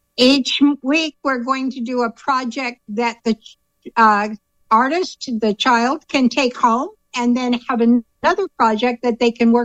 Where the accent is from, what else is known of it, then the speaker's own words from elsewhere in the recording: Walnut Creek, California, United States; now in Chico, United States; We came from the Bay Area. Grew up in Walnut Creek.